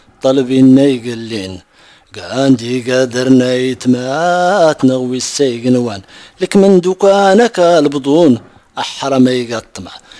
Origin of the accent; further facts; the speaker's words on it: Asni, Marrakesh-Safi, Morocco; born there; فين تزاديت؟ يعني اسني